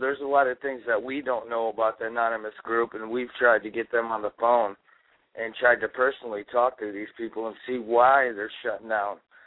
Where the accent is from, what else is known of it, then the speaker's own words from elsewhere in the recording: Lansing, Michigan, United States; I'm from Lansing, Michigan. I'm actually a producer up here in Lansing.